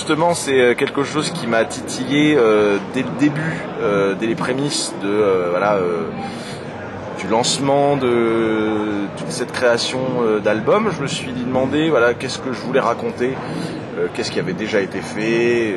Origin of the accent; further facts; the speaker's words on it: Troyes, Grand Est, France; Un à Troyes, dans ma ville natale.